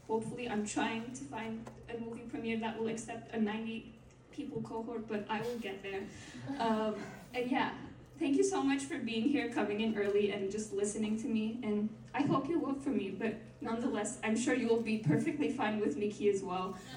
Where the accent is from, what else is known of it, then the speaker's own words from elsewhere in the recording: Istanbul, Turkey; I know a lot of us are international students, including me. I'm from Istanbul, Turkey